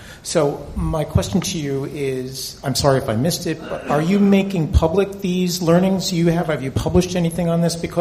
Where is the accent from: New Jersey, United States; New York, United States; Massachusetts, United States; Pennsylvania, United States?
New Jersey, United States; from Central Jersey.